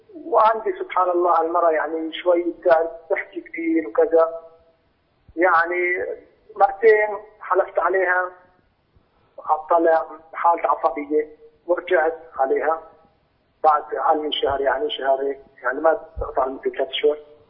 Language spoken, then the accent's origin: Arabic; Syria; أنا بالأصل سوري،